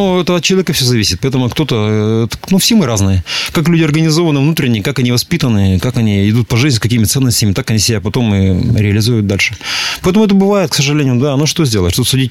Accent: Perm Krai, Russia; учитывая, что я человек местный, я тут родился и вырос в Пермской области, в Пермском крае, я тут живу

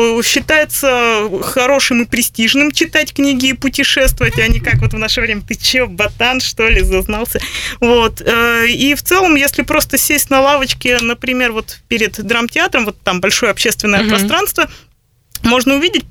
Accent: Perm, Perm Krai, Russia; И бывают такие приколы, когда приезжаешь куда-нибудь, говоришь, я из Перми

